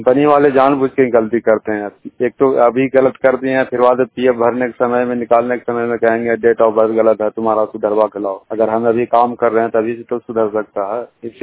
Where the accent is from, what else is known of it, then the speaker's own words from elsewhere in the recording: Bihar, India; मैं बिहार के रहने वाला हूँ।